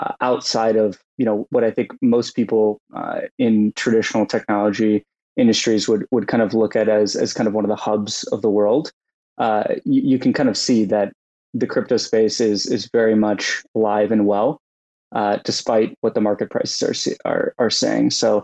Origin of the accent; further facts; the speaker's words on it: United States; You know, I'm personally from the States